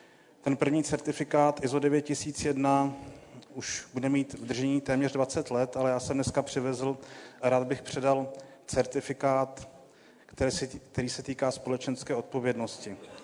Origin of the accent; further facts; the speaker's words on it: Moravia, Czechia; born there; now in Czech Republic; bydlím kousek za Prahou a narodil jsem se na Moravě, tak jako spousta Pražáků.